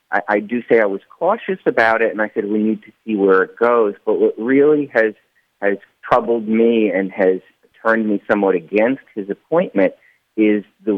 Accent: Rhode Island, United States; Rhode Island is my home state.

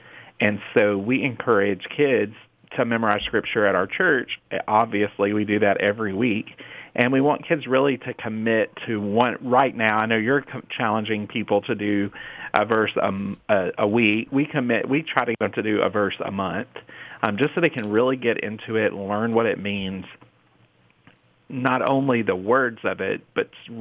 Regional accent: Mississippi, United States; we're from Mississippi, and that's where AFR got its start.

